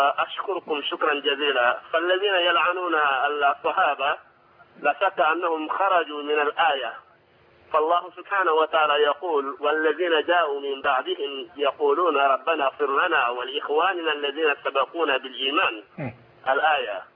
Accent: Senegal; نحن من السنغال

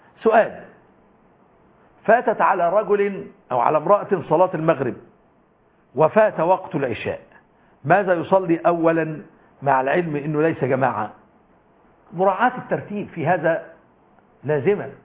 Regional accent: Egypt; والمثل البلدي عندنا في مصر

